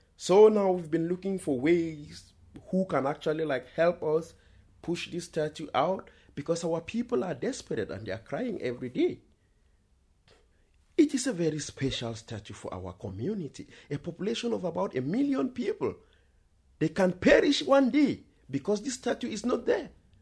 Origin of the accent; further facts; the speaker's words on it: Northwest Region, Cameroon; now in Berlin, Germany; I live here in Berlin, and I come from Cameroon, from a native from the a native of Nso. Nso is a clan in Cameroon situated at the northwest of Cameroon and has a population of close to 1 million inhabitants.